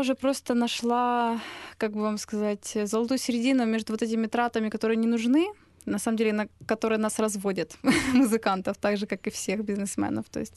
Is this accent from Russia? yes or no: no; Kryvyi Rih, Dnipropetrovsk Oblast, Ukraine; я еще из Кривого Рога родом.